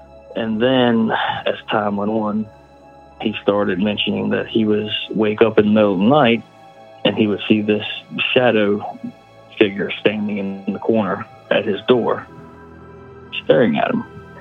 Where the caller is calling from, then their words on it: Virginia, United States; Hey, Braden … from Virginia.